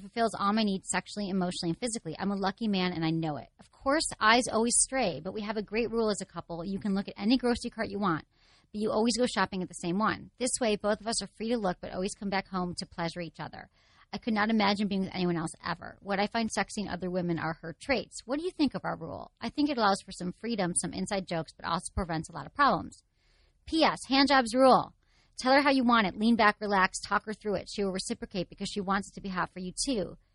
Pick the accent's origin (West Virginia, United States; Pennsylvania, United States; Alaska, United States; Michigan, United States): Michigan, United States; Okay, I'm from Michigan.